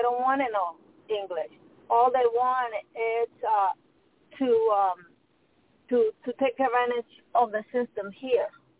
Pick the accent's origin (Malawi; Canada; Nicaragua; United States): Nicaragua; And also, and I'm from Nicaragua